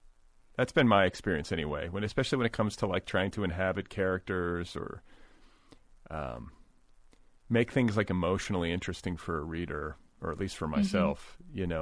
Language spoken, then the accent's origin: English; Milwaukee, Wisconsin, United States; I was raised in Milwaukee.